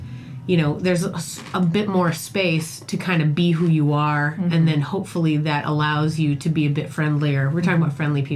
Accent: Boston, Massachusetts, United States; moved away; If only just because I always want to defend New York because I'm from Boston, and Boston is an angry, horrible place.

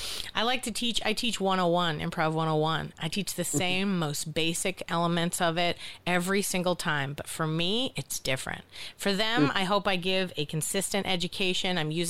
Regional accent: Boston, Massachusetts, United States; also born or lived in New York; I grew up in Boston. I lived in New York for 10 years during UCB's height

